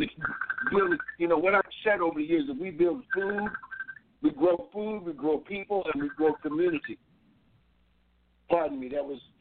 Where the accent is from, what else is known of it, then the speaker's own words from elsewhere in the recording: Boston, Massachusetts, United States; born there; also born or lived in San Diego; Because I'm a city boy. I was born in Boston, grew up in cities, went to 14 schools before I graduated high school out in San Diego, California.